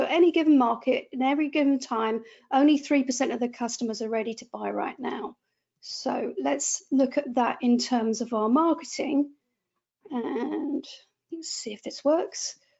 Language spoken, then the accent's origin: English; United Kingdom; But being British, I feel a bit guilty about when we're successful at the best of times.